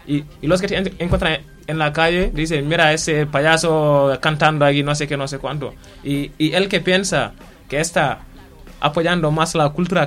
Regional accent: Senegal; yo que soy de Senegal, y si estoy aquí, hago música en Wolof o lo hago en Fula

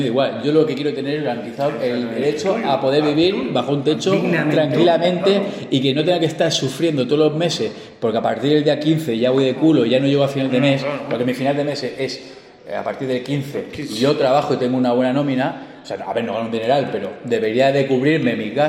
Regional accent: Rubí, Catalonia, Spain; Sí, yo vengo de Rubí. Yo vivía en Rubí.

